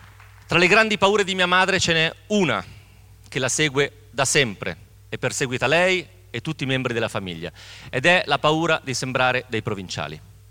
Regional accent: Romentino, Piedmont, Italy; non facciamo sentire che siamo di Romentino, perché a Romentino, lei diceva, avevamo la voce alta, parlavamo in dialetto

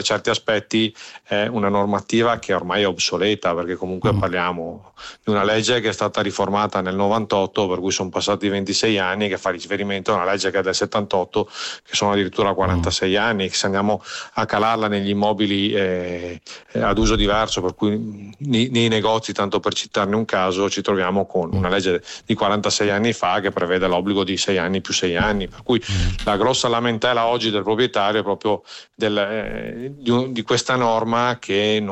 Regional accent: Veneto, Italy; io sono veneto

